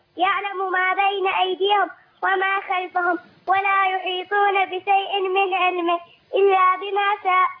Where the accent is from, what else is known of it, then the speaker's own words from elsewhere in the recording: Syria; من سوريا.